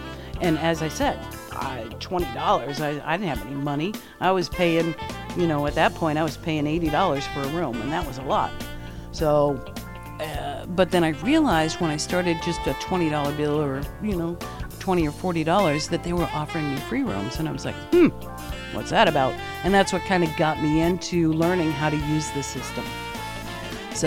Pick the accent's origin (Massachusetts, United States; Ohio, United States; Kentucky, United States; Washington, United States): Massachusetts, United States; moved away as an adult; So I am from New England. So I was born in Massachusetts, small town. And spent my life out there until I was somewhere around 25-ish.